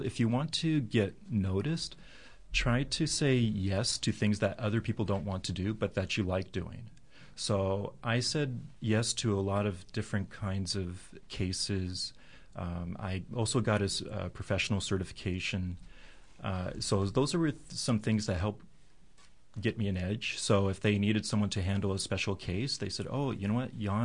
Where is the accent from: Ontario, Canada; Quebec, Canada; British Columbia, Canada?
Quebec, Canada; I'm originally from Quebec, and the company in Toronto said, hey, you can speak both languages.